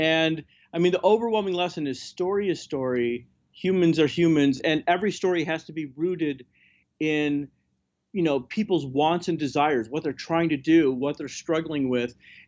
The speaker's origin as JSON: {"language": "English", "town": "Chicago", "region": "Illinois", "country": "United States", "tie": "born or raised there", "said": "I grew up in Chicago. I know the suburbs."}